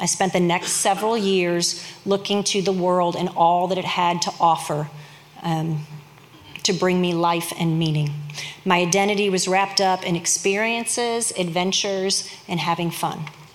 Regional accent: St. Louis, Missouri, United States; I was born and raised in St. Louis, going to church every weekend and holiday because that was what it was expected.

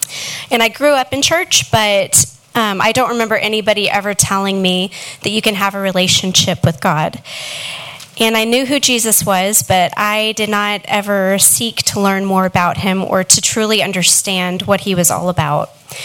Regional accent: Fort Worth, Texas, United States; I'm from Fort Worth. I grew up with divorced parents.

